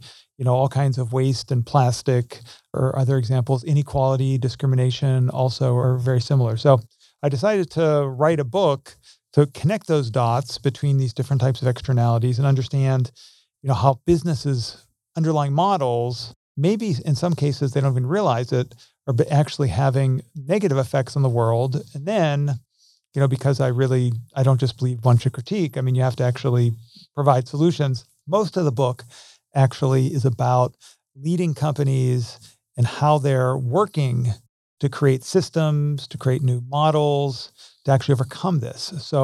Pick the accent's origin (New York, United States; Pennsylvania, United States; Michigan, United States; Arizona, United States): Pennsylvania, United States; Pittsburgh; So I'm obviously American. Grew up in Pittsburgh.